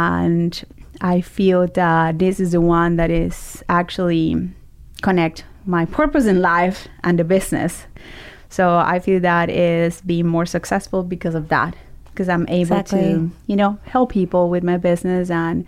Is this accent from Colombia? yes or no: yes; Colombia; We're from Colombia and South America, so carbohydrates are like